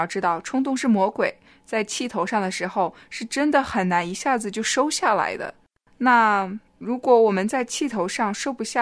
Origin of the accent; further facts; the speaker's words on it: China; 因为啊，我们中国人好面子，在公众场合夫妻之间彼此吵架的确是挺丢脸的。